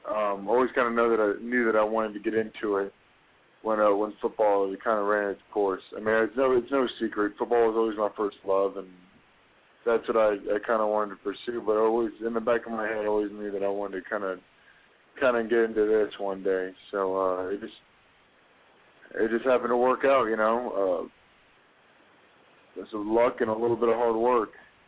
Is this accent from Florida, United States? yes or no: yes; Tampa, Florida, United States; You know, I was kind of born and raised in Tampa. I was very comfortable in the area